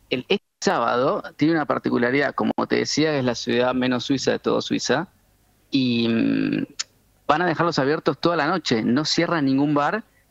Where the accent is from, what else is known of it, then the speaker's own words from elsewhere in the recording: Argentina; now in Switzerland; Tenemos una entrega nosotros como argentinos. Te digo que me enorgullece sentir eso como argentino.